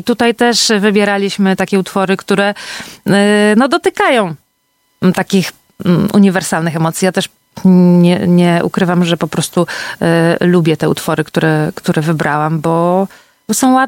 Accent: Kartuzy, Pomeranian Voivodeship, Poland; jestem z Kaszub, urodziłam się w Kartuzach, wychowałam tutaj, mam korzenie kaszubskie

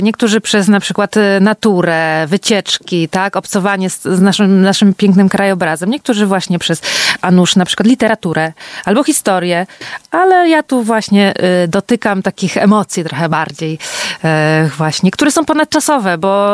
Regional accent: Kartuzy, Pomeranian Voivodeship, Poland; jestem z Kaszub, urodziłam się w Kartuzach, wychowałam tutaj, mam korzenie kaszubskie

